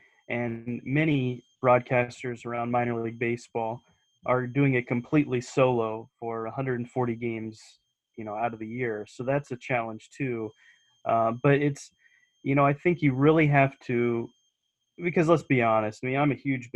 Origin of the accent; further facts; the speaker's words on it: Bloomfield, Iowa, United States; But I went to high school in Southern Iowa. So I grew up in Bloomfield, Iowa.